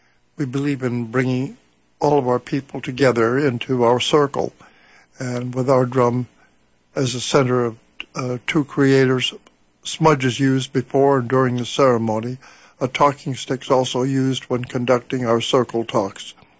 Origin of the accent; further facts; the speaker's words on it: United States; Walking in two paths simultaneously is tricky walking, and we as Indian people do this. We're not the only ones, but we are certainly the oldest in this territory who are in this situation.